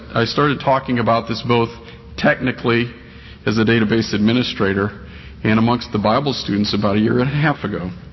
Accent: Florida, United States; we're from Florida, so we think about hurricanes.

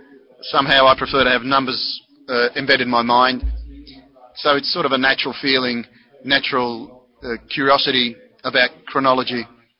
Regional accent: Czestochowa, Silesian Voivodeship, Poland; from Częstochowa in Poland. I live in Poland.

